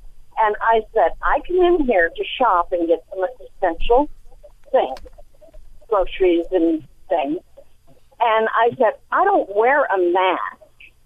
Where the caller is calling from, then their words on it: Maine, United States; I am calling from Maine, first time calling